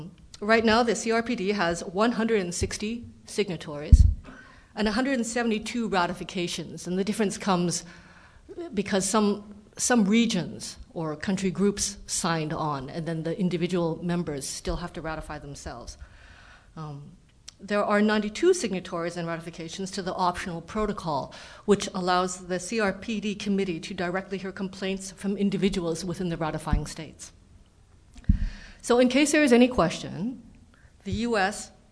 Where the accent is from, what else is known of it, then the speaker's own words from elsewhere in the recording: Canada; As mentioned, I'm from Canada. I got my law degree from Canada.